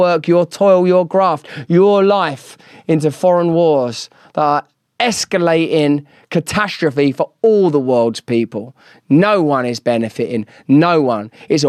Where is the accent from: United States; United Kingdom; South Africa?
United Kingdom; England; I'd stay out of it. I'm English.